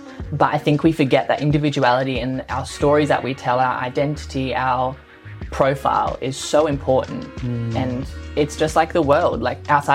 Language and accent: English; Adelaide, South Australia, Australia; I'm originally from Adelaide. So I was there for a good 17 years of my life, just dancing.